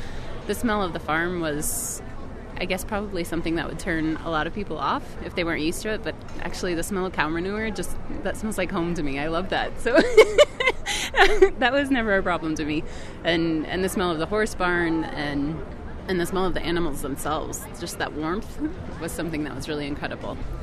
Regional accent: Grand Island, Nebraska, United States; now in Denver, United States; I grew up in Grand Island, Nebraska, in the south central part of the state. Have since moved out to Denver and still work remotely for Farm Aid.

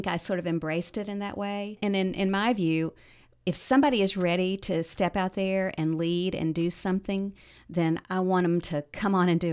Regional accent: Asheville, North Carolina, United States; I grew up in the Haw Creek area. Haw Creek is in East Asheville. I have such fond memories. It's a lot of area that has been in my family for over a century.

